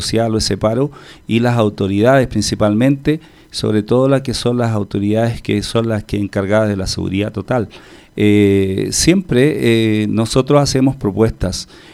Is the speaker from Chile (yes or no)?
yes; Chile; now in Colombia; Haciendo un símil lo que es la historia que nosotros nos embarga como chilenos